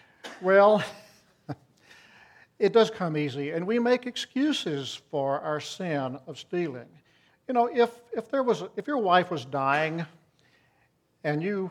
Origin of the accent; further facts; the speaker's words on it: Welder, Texas, United States; several of us young boys had left my hometown of Welder and we'd gone over to Moulton, Texas.